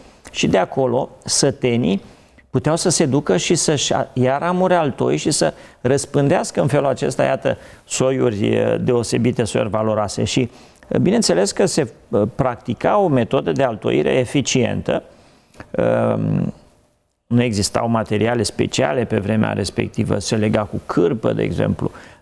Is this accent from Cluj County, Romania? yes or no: no; Bihor County, Romania; Eu m-am născut în Transilvania, în județul Bihor, într-o comună în apropierea Crișului Repede și întâmplarea a făcut ca de mic copil, într-un sat de la țară